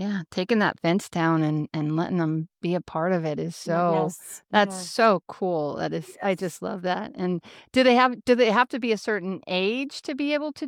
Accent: Grand Island, Nebraska, United States; I grew up in Grand Island, Nebraska. I wasn't a member of FFA, but I had friends that were.

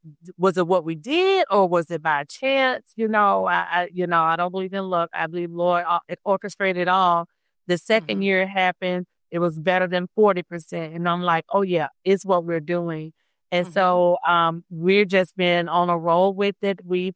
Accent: Alabama, United States; now in Wisconsin, United States; So I'm originally from Alabama. I'm here by way of my husband.

